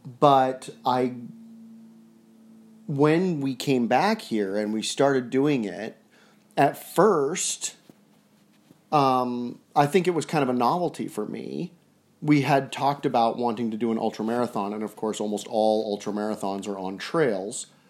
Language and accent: English; Woodinville, Washington, United States; Yeah, and of course, I grew up here as a child. I was born in Woodinville. I went to school on Bainbridge Island.